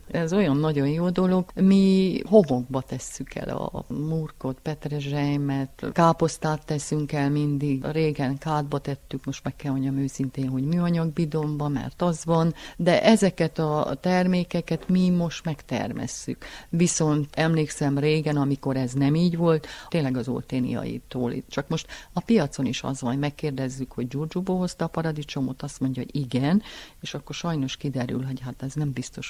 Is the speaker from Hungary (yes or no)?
no; Cluj-Napoca, Cluj County, Romania; Gyerekkoromat Kolozsváron töltöttem, és ott én nagyon-nagyon szerettem ösztönszerűen a mustáros kenyeret.